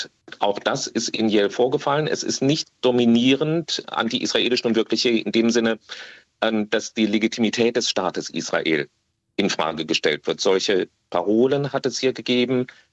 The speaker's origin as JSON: {"language": "German", "country": "Germany", "lives_now": "United States", "said": "das wir als Deutsche mitbringen"}